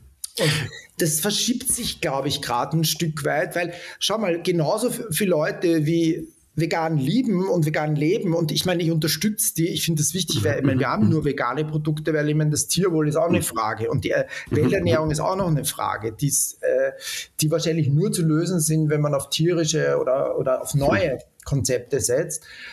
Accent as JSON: {"language": "German", "country": "Austria", "said": "bin da aber als Österreicher"}